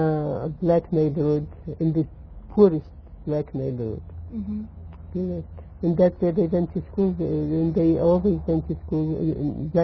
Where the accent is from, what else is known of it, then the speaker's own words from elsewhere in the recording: Milwaukee, Wisconsin, United States; Because it was a local, I was from Milwaukee.